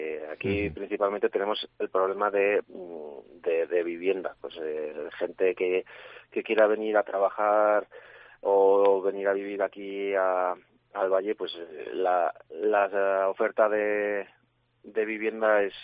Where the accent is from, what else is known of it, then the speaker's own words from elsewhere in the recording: Izal, Navarre, Spain; aquí en Izal, en mi pueblo, hasta hace prácticamente un año no teníamos cobertura